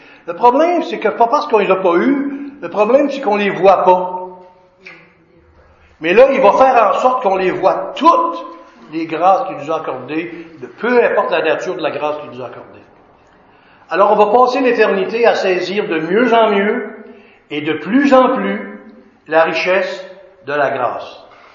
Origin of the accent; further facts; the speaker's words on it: Lac-Mégantic, Quebec, Canada; Moi, quand j'étais jeune à Mégantic, des ruisseaux, on en voyait